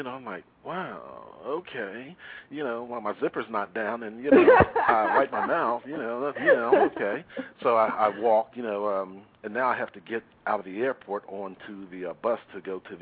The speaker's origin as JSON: {"language": "English", "town": "Philadelphia", "region": "Pennsylvania", "country": "United States", "said": "So I came in, hi … from Philadelphia, Pennsylvania."}